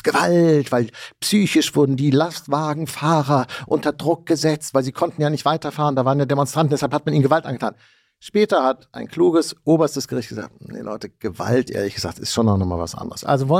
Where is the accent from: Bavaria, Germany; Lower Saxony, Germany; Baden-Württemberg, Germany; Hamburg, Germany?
Hamburg, Germany; Ich komme, wie man merkt, aus Hamburg, ich weiß das alles.